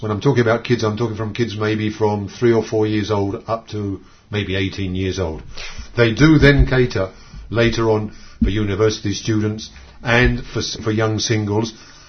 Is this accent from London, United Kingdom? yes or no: yes; London, United Kingdom; moved away; also born or lived in Israel; I was born in London, England. I lived in London, England until 1971. Then I went to Israel. I lived in Israel for nearly 6 years, started off in a kibbutz.